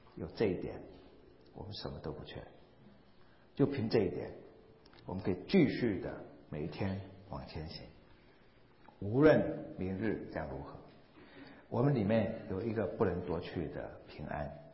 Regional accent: Taiwan; 我自己从小在台湾的那种都市长大的，看到都是钢骨水泥的，完全没有那种农家的那种经验。

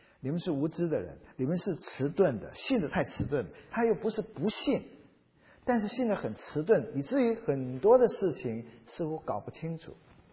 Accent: China; 那我们中国人跟西方人的不一样，中国人是比较含蓄的

